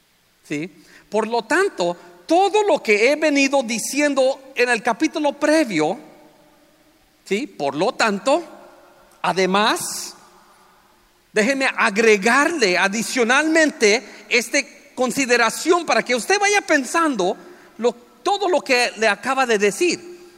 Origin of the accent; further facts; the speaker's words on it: Los Angeles, California, United States; yo soy de Los Ángeles, California